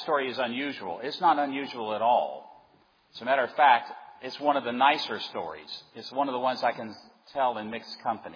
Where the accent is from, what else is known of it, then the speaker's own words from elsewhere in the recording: Orlando, Florida, United States; Recently in the panhandle of Florida, I come from Orlando, recently in the panhandle